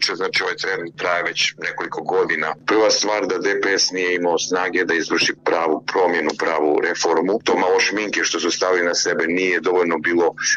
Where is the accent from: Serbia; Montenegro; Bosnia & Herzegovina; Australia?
Montenegro; prije svega na sjeveru Crne Gore, odakle sam ja